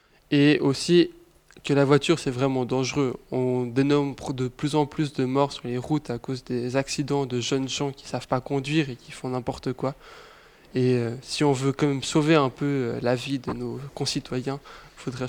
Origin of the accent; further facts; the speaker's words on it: Geneva, Switzerland; Je suis genevois.